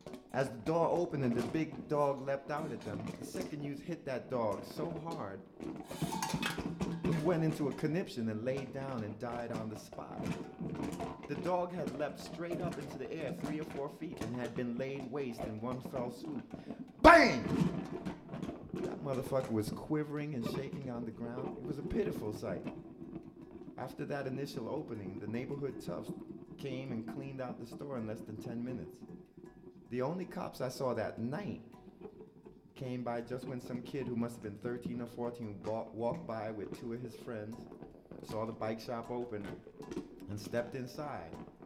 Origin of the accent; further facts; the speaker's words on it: Brooklyn, New York, United States; Sid was an old man in Brooklyn I knew when I was growing up in Bushwick.